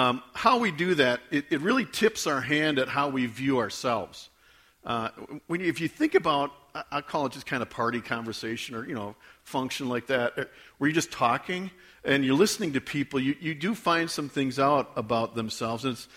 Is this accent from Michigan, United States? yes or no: no; Port Edwards, Wisconsin, United States; I'm from Port Edwards